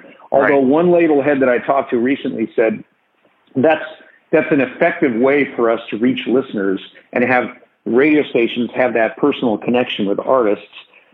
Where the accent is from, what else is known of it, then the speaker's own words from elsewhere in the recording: California, United States; also born or lived in Philadelphia / Pittsburgh / Chicago; I was born in Philadelphia, but we moved around a little bit before I was 10. So, from the time I was born, Philadelphia, California, Pittsburgh, Chicago, and then back to Los Angeles, and that's all before I was 10.